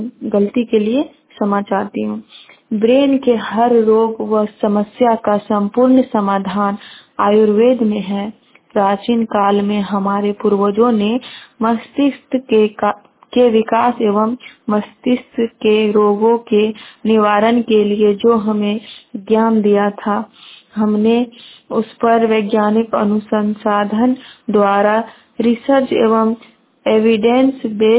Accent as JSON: {"language": "Hindi", "region": "Bihar", "country": "India", "said": "मैं चितोरिया पंचायत से हूँ, प्रखंड मनसाही, जिला कटिहार से हूँ।"}